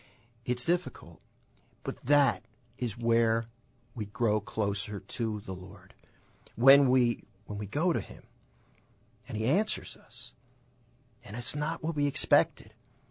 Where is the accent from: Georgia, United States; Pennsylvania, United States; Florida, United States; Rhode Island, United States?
Pennsylvania, United States; Philadelphia; I remember, you know, I grew up in Northeast Philly, and I grew up in the 70s, late 60s, early 70s.